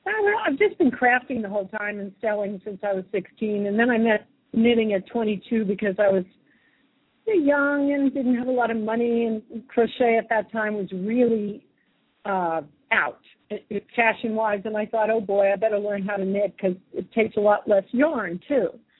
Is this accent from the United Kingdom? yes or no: no; New York, United States; I'm born and raised on Long Island in New York State, and lived there even in the same house my whole upbringing